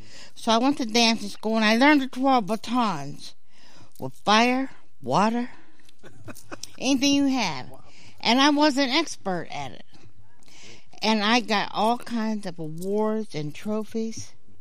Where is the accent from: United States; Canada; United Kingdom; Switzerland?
United States; Sewickley, Pennsylvania; But growing up in Swickley, you can get an attitude